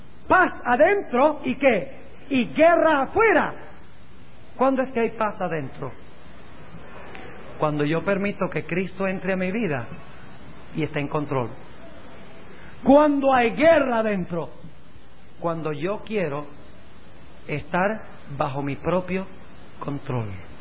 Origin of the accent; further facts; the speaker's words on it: Colombia; moved away; Cuando yo me vine de Colombia